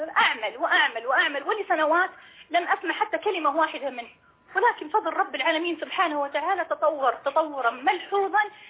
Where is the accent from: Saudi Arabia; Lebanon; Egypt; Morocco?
Saudi Arabia; هذا هو أكلنا مثلا إحنا كمجتمع سعودي